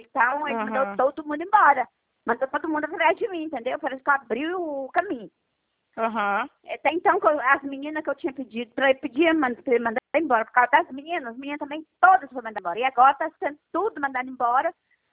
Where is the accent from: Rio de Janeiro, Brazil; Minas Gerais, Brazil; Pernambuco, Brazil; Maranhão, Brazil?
Minas Gerais, Brazil; eu sou mineira.